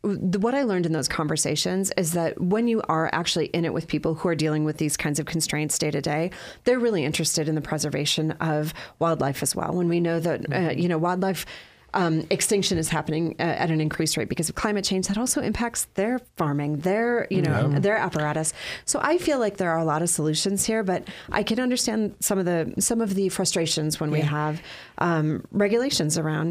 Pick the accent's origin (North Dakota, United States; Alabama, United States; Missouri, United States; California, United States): North Dakota, United States; but I'm from North Dakota, where there are so many prairie dogs.